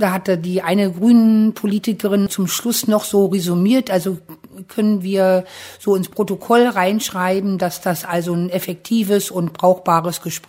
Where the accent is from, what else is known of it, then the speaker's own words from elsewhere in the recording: Berlin, Germany; born there; Ich bin zufällig in der Straße hier geboren worden